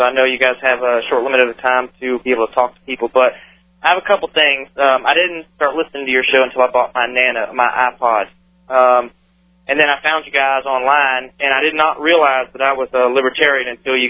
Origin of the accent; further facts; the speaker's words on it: Florida, United States; But anyway, I'm saying I grew up in Florida near Gainesville.